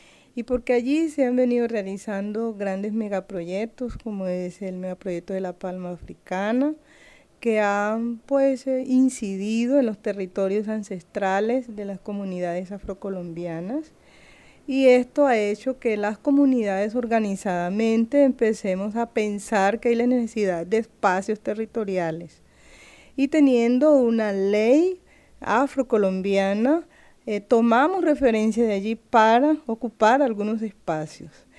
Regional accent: Tumaco, Nariño, Colombia; moved away; Vengo de la costa pacífica nariñense, del municipio de Tumaco, en Colombia.

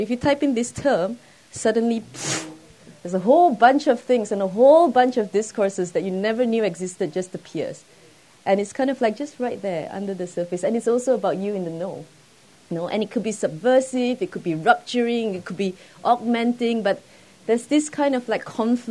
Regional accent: Malaysia; I'm from Malaysia.

